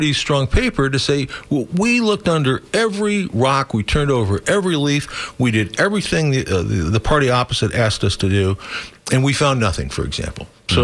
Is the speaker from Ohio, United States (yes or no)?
yes; Akron, Ohio, United States; I grew up in Akron. When I was 17, 18, 19, there were plenty of bars that I could walk into.